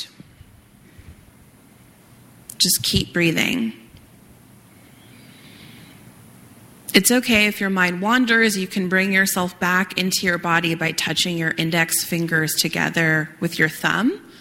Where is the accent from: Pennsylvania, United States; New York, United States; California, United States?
California, United States; I'm from California.